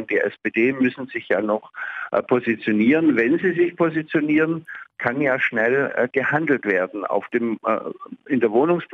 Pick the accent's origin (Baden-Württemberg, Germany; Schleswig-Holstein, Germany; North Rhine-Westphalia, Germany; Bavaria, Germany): Baden-Württemberg, Germany; Stuttgart; now in Berlin, Germany; Also ich bin ja aus Stuttgart.